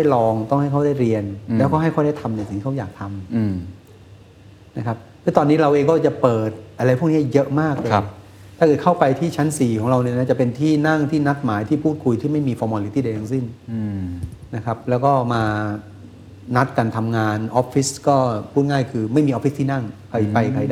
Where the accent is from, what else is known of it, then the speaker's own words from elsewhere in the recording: Ko Samui, Surat Thani, Thailand; ผมเป็นคนเกาะสมุย